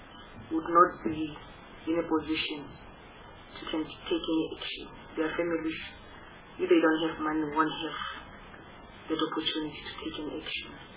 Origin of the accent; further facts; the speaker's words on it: North West, South Africa; Like I said, I'm from the Northwest Province and I always get worried.